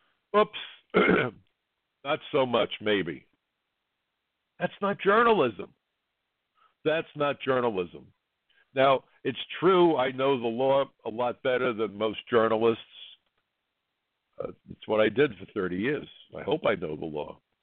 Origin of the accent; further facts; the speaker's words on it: United States; But first and foremost, I'm an American.